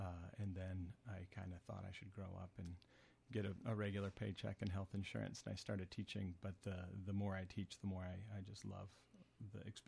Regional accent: Minneapolis, Minnesota, United States; now in Northfield, United States; This is my first year in Northfield, but I think my 15th year of teaching. I am from Minneapolis. I had the crazy thought to pick up my family and move

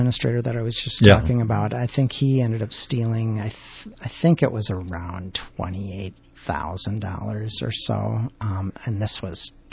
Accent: Cold Spring, Minnesota, United States; I was from I grew up in Cold Spring, and I had family.

